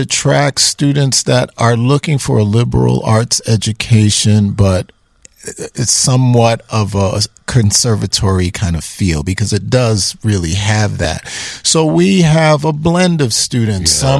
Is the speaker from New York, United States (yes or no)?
yes; New York, United States; So, yeah, I grew up in New York.